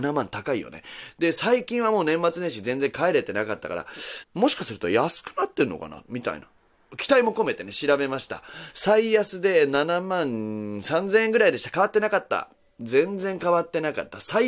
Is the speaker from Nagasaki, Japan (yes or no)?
yes; Nagasaki, Japan; 私が今年40を迎えるということで、長崎出身なんですけど、長崎で、中学の同窓会があるんですよ。